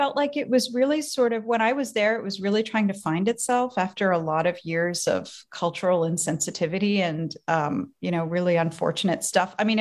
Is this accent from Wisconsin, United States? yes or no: no; Washington, District of Columbia, United States; born there; I was born in Washington, D.C. from a mom who is from Canada and a dad who is from the States. So I'm a dual citizen